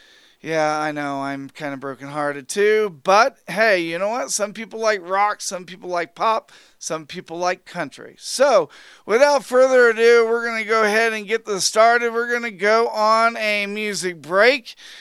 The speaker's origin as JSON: {"language": "English", "region": "Indiana", "country": "United States", "tie": "born or raised there", "said": "It actually is in my home state, so that makes me really, really excited. If I ever ride to Indiana"}